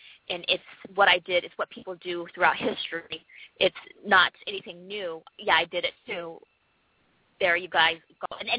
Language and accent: English; United States; born there; first language Chinese; And I was born in the United States shortly thereafter. They don't speak English fluently. And so I grew up speaking Chinese at home with them